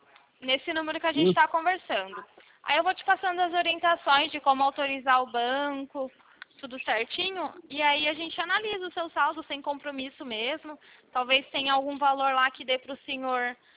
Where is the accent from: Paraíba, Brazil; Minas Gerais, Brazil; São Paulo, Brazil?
São Paulo, Brazil; Valinhos; Eu sou de Valinho, São Paulo.